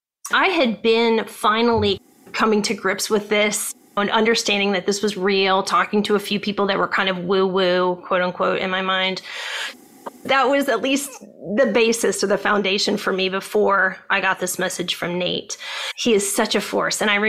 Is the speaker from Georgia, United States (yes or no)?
no; Ohio, United States; moved away as an adult; now in California, United States; So, to back up, I grew up in Ohio. My parents were teachers. My dad was a football coach, and I moved out to California